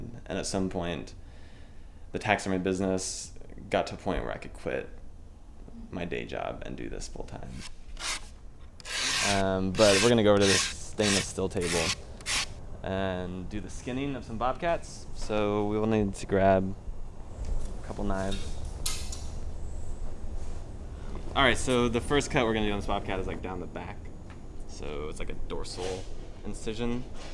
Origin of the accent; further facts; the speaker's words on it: Amarillo, Texas, United States; also born or lived in Austin; So I grew up in Amarillo, Texas, and that's where my dad and granddad both had their shops. So moved to Austin like pretty quickly after high school to go to school.